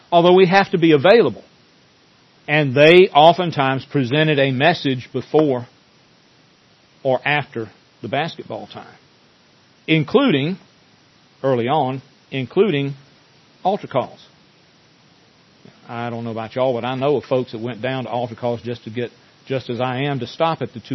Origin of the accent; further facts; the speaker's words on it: Burlington, United States; It's just like when I was growing up in Burlington, there was a very large, and they called themselves Fundamentalist Baptist Church